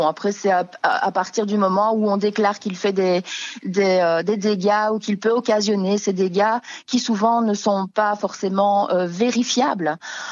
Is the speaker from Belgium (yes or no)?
yes; Belgium; Et je suis belge d'origine, et dans les campagnes belges, on a cet animal emblématique également